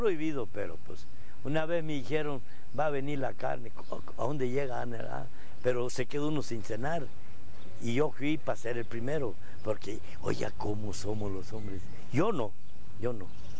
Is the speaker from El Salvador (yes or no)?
yes; El Salvador; Yo soy del Salvador, sí.